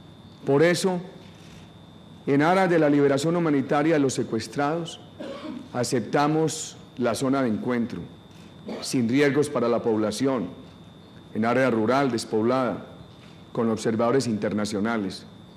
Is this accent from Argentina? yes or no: no; Colombia; Sentí mucha emoción como colombiano